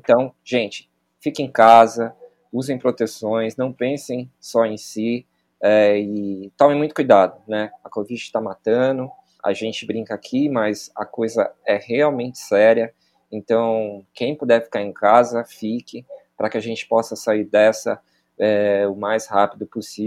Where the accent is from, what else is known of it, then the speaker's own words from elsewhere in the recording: Brazil; E óbvio, como brasileiro, né, você sabe, né, a gente é um povo diferenciado.